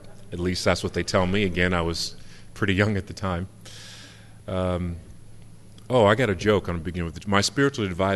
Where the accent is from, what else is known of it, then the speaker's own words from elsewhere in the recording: Washington, District of Columbia, United States; also born or lived in Maryland; I grew up in the Washington, D.C. area, and then we moved around a little bit and ended up in the Maryland area where I went to high school and then later college.